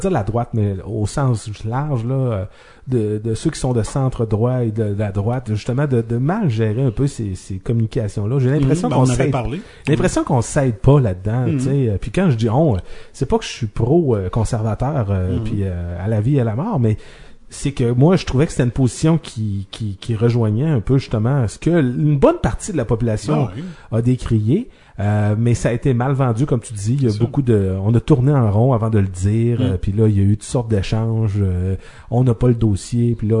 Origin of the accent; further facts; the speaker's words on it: Quebec City, Quebec, Canada; D'ailleurs, nous on est de Québec.